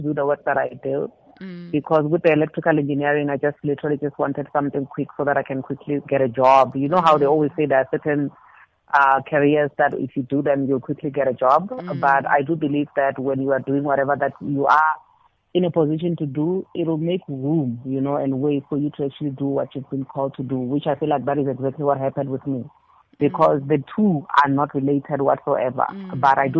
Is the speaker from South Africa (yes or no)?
yes; Mashamba, Limpopo, South Africa; I was born and bred in Mashamba Village, and I went to school there. That's like a few kilos away from Ilim. In the Makado, Noise Creature Municipality in Venda.